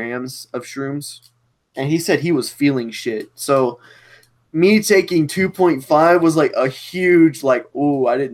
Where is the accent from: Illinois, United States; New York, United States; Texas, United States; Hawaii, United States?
Texas, United States; I say y'all. I'm from Texas.